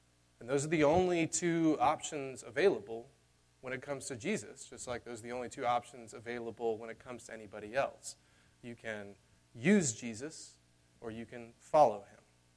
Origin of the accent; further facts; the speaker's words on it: the South, United States; I grew up in the South. That is a big deal in the South.